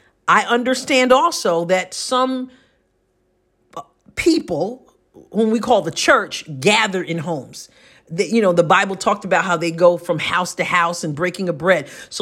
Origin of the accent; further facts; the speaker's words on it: New York, United States; You know, I'm a New Yorker, born and raised. And in the last several years, I've lived in Southeast Missouri.